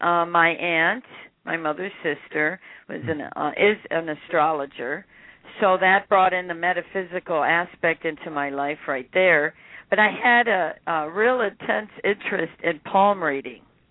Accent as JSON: {"language": "English", "town": "Detroit", "region": "Michigan", "country": "United States", "tie": "born or raised there", "lives_now": "La Mesa, United States", "said": "Well, to start off, I'm originally from Detroit, Michigan, for all you Michiganders out there, and I know they're a bit cold with the weather. I'm in Southern California now, a little bit outside of San Diego. It's a little town called La Mesa."}